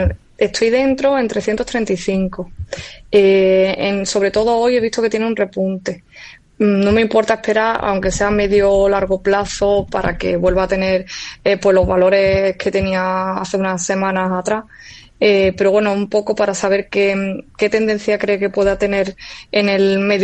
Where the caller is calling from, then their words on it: Málaga, Andalusia, Spain; de Málaga.